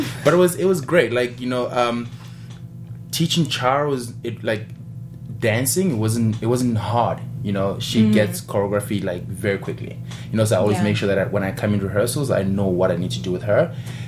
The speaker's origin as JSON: {"language": "English", "town": "Johannesburg", "region": "Gauteng", "country": "South Africa", "said": "from Johannesburg, South Africa. Yes, I'm 27 years old"}